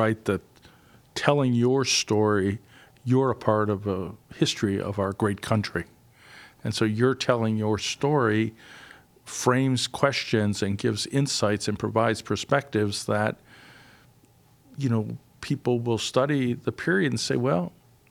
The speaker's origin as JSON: {"language": "English", "town": "Milwaukee", "region": "Wisconsin", "country": "United States", "tie": "born or raised there", "said": "I saw him play. I grew up in Milwaukee, in the old Milwaukee Braves."}